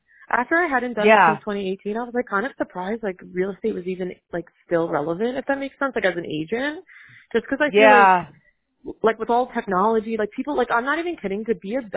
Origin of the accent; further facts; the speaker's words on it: Long Island, New York, United States; because I'm from Long Island, so I'm not from upstate New York.